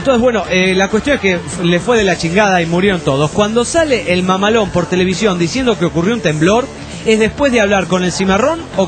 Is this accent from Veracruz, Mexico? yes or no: yes; Veracruz, Mexico; now in North Carolina, United States; Soy de Veracruz, pero vivo aquí en Carolina del Norte.